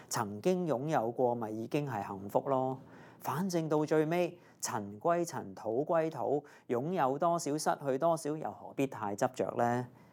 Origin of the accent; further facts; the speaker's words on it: Hong Kong; 作為一個香港人，如果你今天身處在海外的話